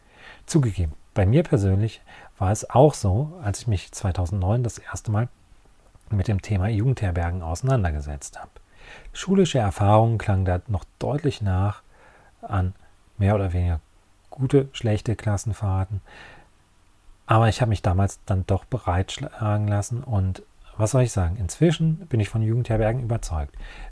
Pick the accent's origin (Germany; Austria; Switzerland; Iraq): Germany; North Rhine-Westphalia; Meine Heimat ist die Grenze zwischen Bergischem Land und Rheinland. Dort bin ich zu Hause, dort bin ich unterwegs.